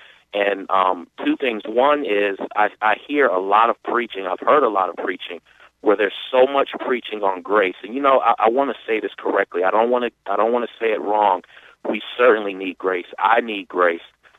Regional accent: New York, United States; I was raised in New York.

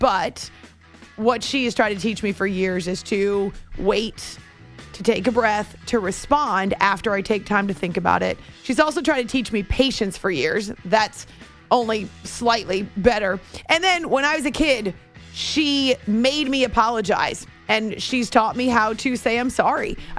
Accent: Concord, New Hampshire, United States; going back to the days when I was growing up in Concord, New Hampshire.

